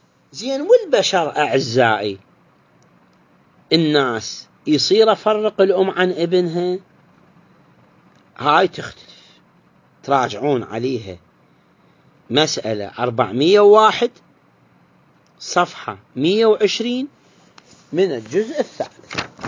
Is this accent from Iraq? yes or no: yes; Iraq; احنا مثلا الآن عندنا في العراق